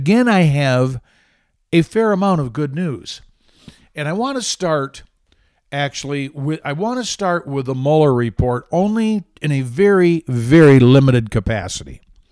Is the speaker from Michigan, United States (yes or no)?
yes; Grand Rapids, Michigan, United States; So it's where I was born. I was born in Grand Rapids. So it's sort of my hometown in that sense.